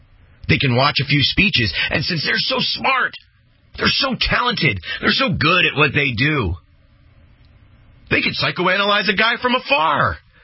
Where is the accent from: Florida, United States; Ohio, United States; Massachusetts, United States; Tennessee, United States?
Florida, United States; Miami; I never really fit in South Florida, which is where I grew up. I grew up in Miami, but I never really fit in down there for some reason.